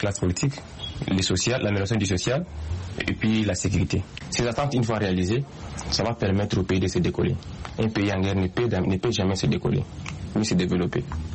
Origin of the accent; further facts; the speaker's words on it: Lubumbashi, Haut-Katanga, DR Congo; born there; Je suis né à Lubumbashi. J'ai 35 ans. Et je suis médecin de la République démocratique du Congo.